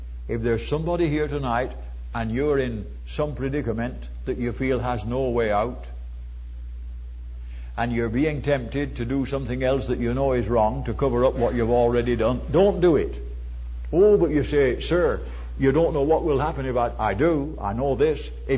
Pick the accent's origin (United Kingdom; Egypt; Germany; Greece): United Kingdom; North West England; I was brought up in the English county of Lancashire, and when I was a boy, there were not many automobiles